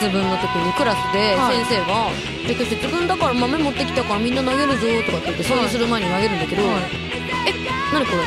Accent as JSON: {"language": "Japanese", "region": "Kansai", "country": "Japan", "said": "自分関西出身なのにね、全然疎いっていうね"}